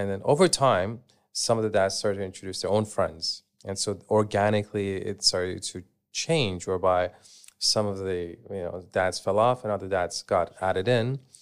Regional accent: Canada; I grew up in Canada, and growing up, I would go camping with my family.

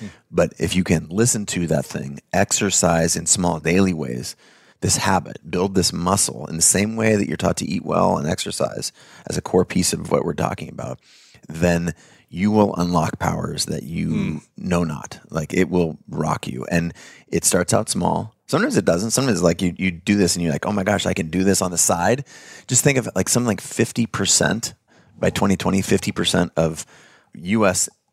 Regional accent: United States; born there; To be crystal clear, I'm white. I'm male. I was born in America.

